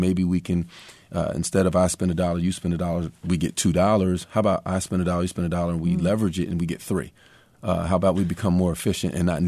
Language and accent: English; Philadelphia, Pennsylvania, United States; We just called it growing up in Philly.